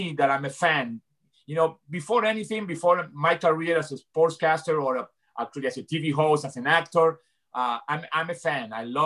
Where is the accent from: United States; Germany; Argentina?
Argentina; moved away; Yeah. Of course, I left Argentina in 1980.